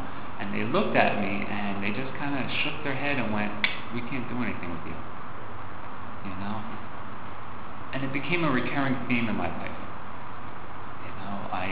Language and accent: English; Maple Shade, New Jersey, United States; I grew up in New Jersey, about 6 miles outside of Philadelphia, about 4 miles outside of Camden, New Jersey, in a little town called Maple Shade.